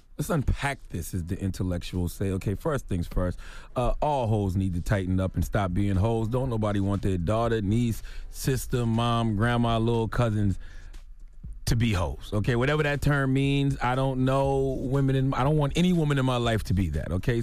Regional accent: South Carolina, United States; He may not be a legend to you, but I'm born and raised in South Carolina.

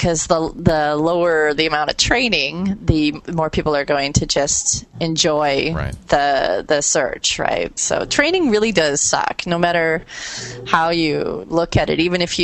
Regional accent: Toronto, Ontario, Canada

